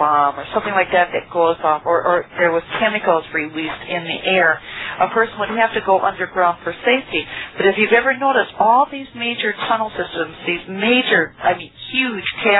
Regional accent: Arizona, United States; I'm from the Arizona area.

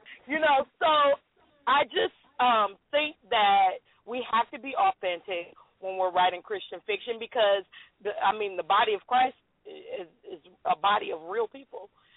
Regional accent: Cleveland, Ohio, United States; now in Dallas, United States; I debuted it in Cleveland, Ohio, which is my hometown, and then we moved to Dallas

